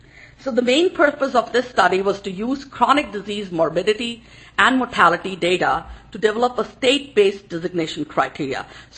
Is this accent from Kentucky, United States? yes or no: yes; Kentucky, United States; from Kentucky.